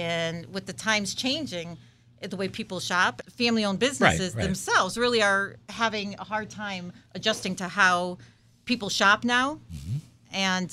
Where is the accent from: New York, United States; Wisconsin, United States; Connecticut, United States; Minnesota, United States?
Connecticut, United States; Seymour; I grew up in the Valley in Seymour, and Allen's Plumbing was around since I was a toddler.